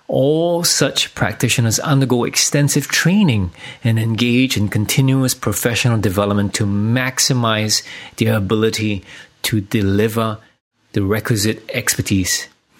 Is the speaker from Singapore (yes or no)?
yes; Singapore; moved away as an adult; now in Perth, Australia; leave Singapore, my home country, moved to Australia, where my wife and I packed our bags and came to Perth to do this 3-4 year long meditation on this topic.